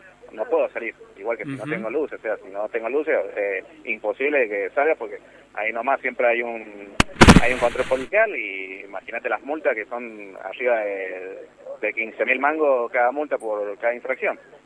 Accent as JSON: {"language": "Spanish", "town": "Guaymallén", "region": "Mendoza", "country": "Argentina", "said": "Yo vengo de acá de Guaymallén."}